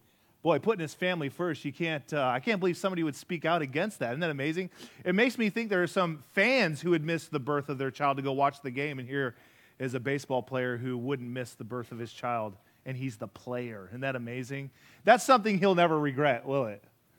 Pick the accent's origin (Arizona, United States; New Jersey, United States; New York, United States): Arizona, United States; also born or lived in Colorado; Now, I grew up in Arizona, and did somebody just say sorry?